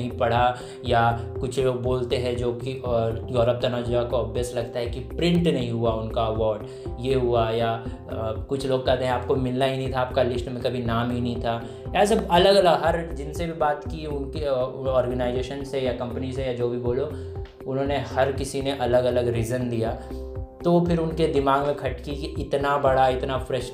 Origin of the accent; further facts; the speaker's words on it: Chhattisgarh, India; मैं छत्तीसगढ़ से हूँ